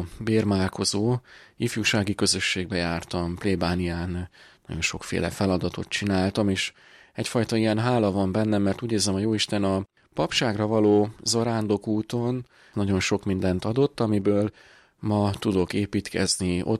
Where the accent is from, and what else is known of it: Dunakeszi, Pest, Hungary